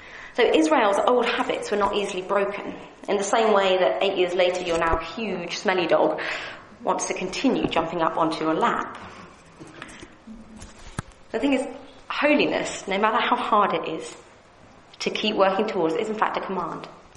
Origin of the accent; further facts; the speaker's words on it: United Kingdom; Although if it did matter, being British, no one would actually expect it to be saying anything about it anyway.